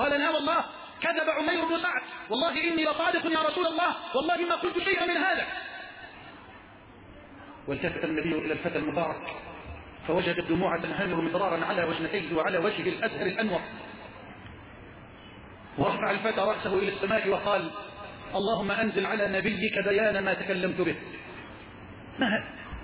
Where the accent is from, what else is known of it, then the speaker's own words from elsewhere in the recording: Egypt; اللهم اجعل بلدنا مصر راحة للأمن والأمان